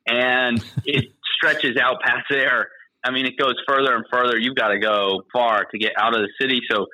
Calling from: Orange Park, Florida, United States; So right now I'm in Orange Park, but to the rest of the world, Jacksonville, Florida.

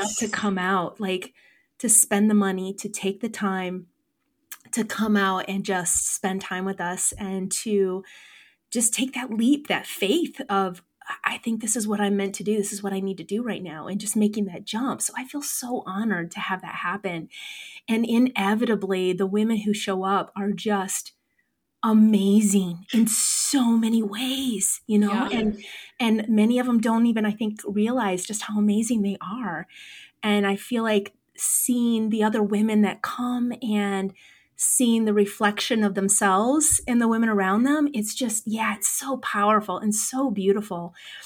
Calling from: Westminster, Colorado, United States; I am recording from Westminster, Colorado, so just north of downtown Denver

